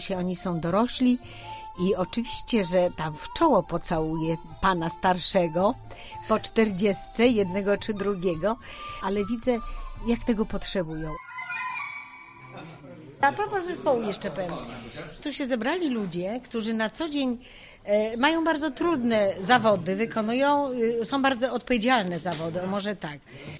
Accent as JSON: {"language": "Polish", "town": "Wrocław", "region": "Lower Silesian Voivodeship", "country": "Poland", "tie": "born there", "said": "Urodziłam się we Wrocławiu, chociaż moi rodzice, ojciec był poznaniakiem, a mama pochodziła z Kresów, ze Stanisławowa, dzisiaj to Iwano-Frankiwsk. I takie to jest wszystko wymieszane"}